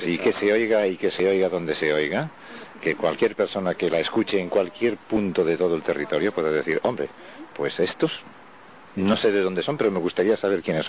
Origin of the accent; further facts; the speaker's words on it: Barcelona, Catalonia, Spain; de Barcelona, vengo de Barcelona, de Cataluña